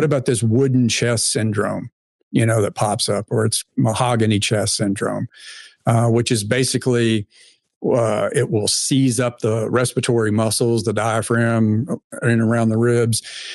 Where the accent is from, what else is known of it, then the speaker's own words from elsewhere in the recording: Arkansas, United States; I grew up in Arkansas. No one likes to do math in public